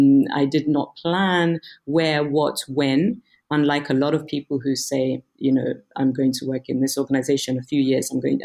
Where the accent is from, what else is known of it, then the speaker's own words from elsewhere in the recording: London, United Kingdom; also born or lived in Ghana; I'm fully Ghanaian, but I was born in Ghana. We left when I was still a baby. We went to the UK. So I grew up in the UK, all my schooling, formative years were there. So, you know, if you ask me where is home today, I'll tell you it's both London and Accra, Ghana